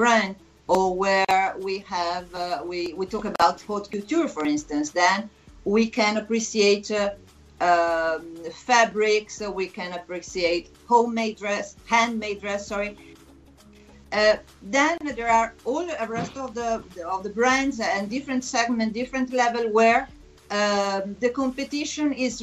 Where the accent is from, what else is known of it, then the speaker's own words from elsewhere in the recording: Vicenza, Veneto, Italy; I was born in a region in Veneto and in Vicenza, particularly, which is my hometown